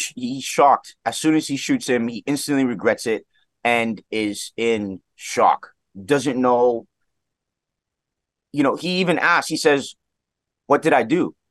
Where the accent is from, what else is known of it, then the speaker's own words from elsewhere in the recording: Toronto, Ontario, Canada; Scarborough, which is where I was born and raised here in Toronto.